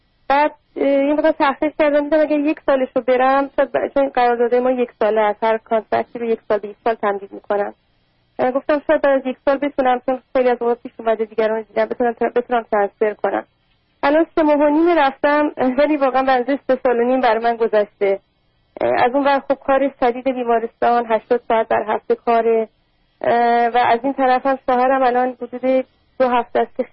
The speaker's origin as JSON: {"language": "Persian", "country": "Iran", "moved": "as an adult", "lives_now": "United States", "said": "من حدود 6 سال پیش از ایران اومدم."}